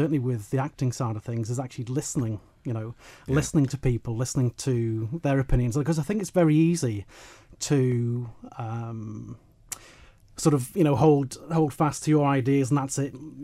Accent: Port St Mary, Isle of Man; now in Arbury; Yeah, well, I'm 36 years old. I was born and raised in Port St Mary. I now live in Arbury with my partner and son.

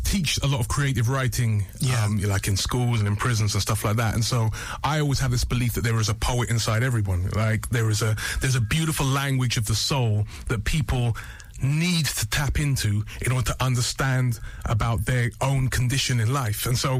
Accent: London, United Kingdom; I grew up mainly in London, like South London and West London

